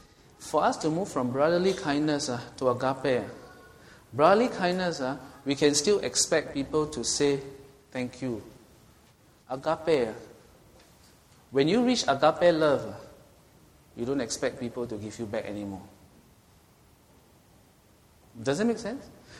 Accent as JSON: {"language": "English", "country": "Singapore", "said": "He's a Filipino, I'm a Singaporean, but what's our connection?"}